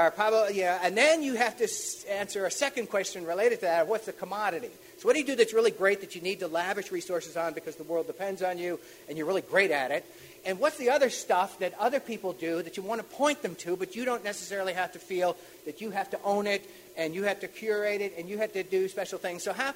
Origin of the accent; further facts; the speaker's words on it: New York, United States; born there; because as you can tell, I'm a native Northeasterner. I'm a New Yorker by birth.